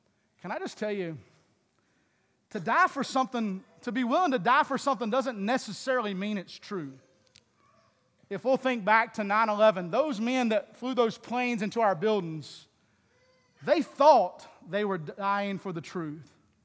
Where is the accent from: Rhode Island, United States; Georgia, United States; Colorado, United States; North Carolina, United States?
North Carolina, United States; accent: North Carolina; I just got to make sure you understand my North Carolina accent.